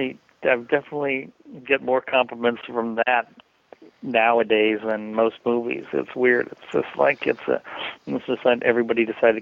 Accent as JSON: {"language": "English", "region": "Indiana", "country": "United States", "tie": "born or raised there", "said": "One of my best friend that we grew up together in Indiana, and he's a major screenwriter out here now."}